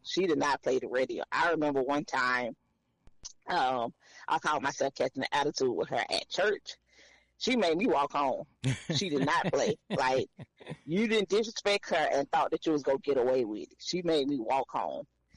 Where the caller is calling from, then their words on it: Hillsboro, Kansas, United States; So, I live in Hillsboro, Kansas. Just to give an idea, we are like 2 hours from Kansas City and an hour from Wichita.